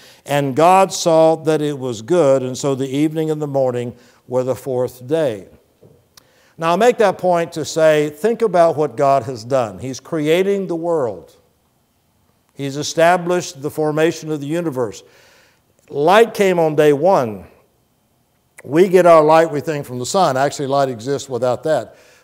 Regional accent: Plant City, Florida, United States; because I grew up in Plant City

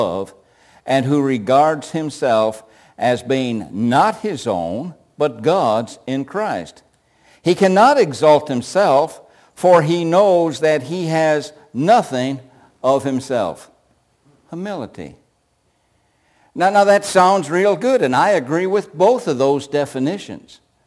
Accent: United States; I'm very thankful that I'm an American.

